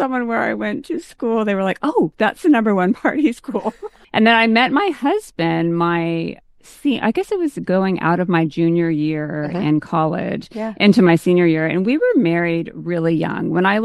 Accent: California, United States; also born or lived in Reading, United States; I was born in Reading, Pennsylvania, although I have no memory of Reading, Pennsylvania, because my parents picked up and moved to Southern California when my sister and I were very young.

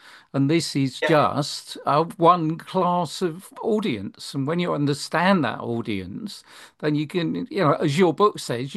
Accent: London, United Kingdom; born there; I was born in London

